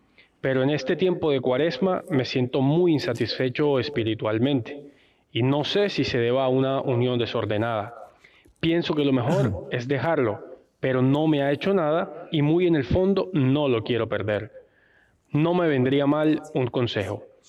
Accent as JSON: {"language": "Spanish", "country": "Argentina", "said": "Soy de Argentina"}